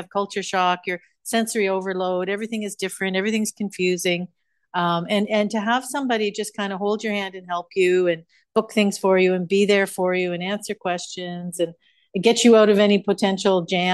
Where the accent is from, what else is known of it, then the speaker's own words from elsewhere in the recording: Canada; my home country of Canada